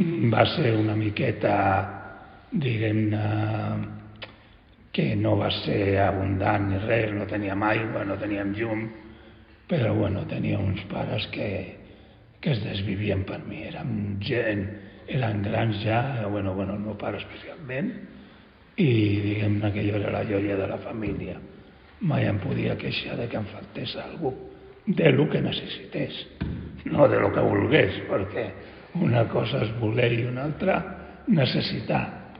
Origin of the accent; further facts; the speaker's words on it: Barcelona, Catalonia, Spain; en aquella època que jo vaig néixer a Barcelona, comptant que Barcelona tenia 900.000 habitants, 300.000 d'ells vivíem en barraques, i jo pues, el recordo directament en barraca.